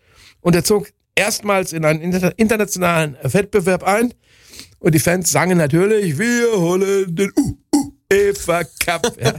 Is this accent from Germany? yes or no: yes; Bielefeld, North Rhine-Westphalia, Germany; Auswärtsspiele im Westen und im Norden der Republik habe ich viele Jahre lang immer über meine Heimatstadt Bielefeld abgewickelt.